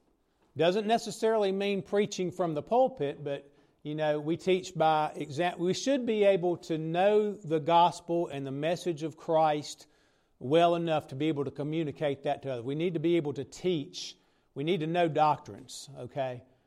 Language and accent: English; Reidsville, North Carolina, United States; Many of you know I grew up here in Reidsville.